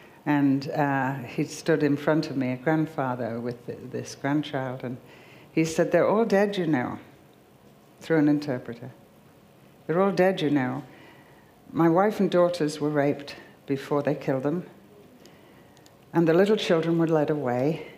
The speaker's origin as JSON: {"language": "English", "country": "United Kingdom", "said": "And because I'm British and I respect authority, that's how I was brought up, I said, \"Yes, sir.\""}